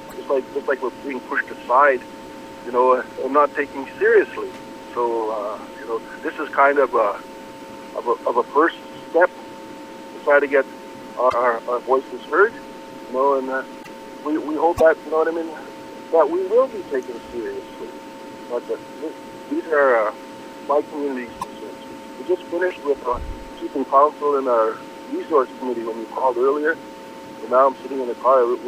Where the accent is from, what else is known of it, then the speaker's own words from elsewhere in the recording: Red Lake, Ontario, Canada; I grew up in the Red Lake area. We're about 100 kilometers away from Red Lake.